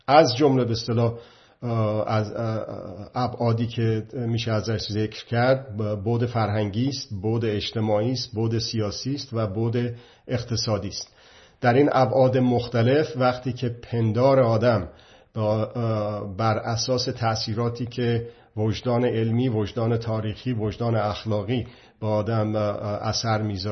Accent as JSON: {"language": "Persian", "country": "Iran", "said": "پس ما که ایرانی هستیم"}